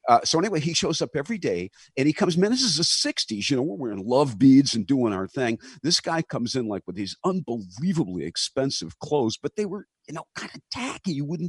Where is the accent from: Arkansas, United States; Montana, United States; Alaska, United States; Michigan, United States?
Michigan, United States; Grosse Pointe Park; Speaking of his son, I grew up in Grosse Pointe Park